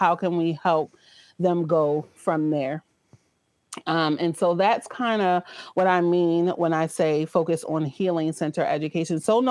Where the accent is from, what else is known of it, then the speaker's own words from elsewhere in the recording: Philadelphia, Pennsylvania, United States; now in Maryland, United States; I'm currently living in Maryland. I grew up in Philadelphia.